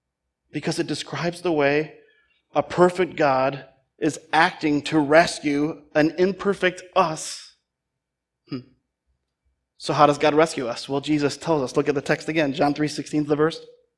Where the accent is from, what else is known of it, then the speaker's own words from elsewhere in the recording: Hudsonville, Michigan, United States; I grew up in Hudsonville before moving away for 15 years, and we passed 15 churches to get to this one when I was a kid.